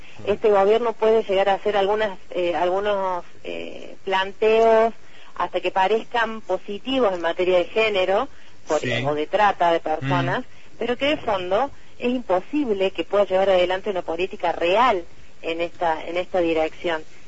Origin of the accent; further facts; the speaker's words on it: Córdoba, Argentina; accent: Córdoba; me dijo, sos demasiado cordobesa para hablar en las radios.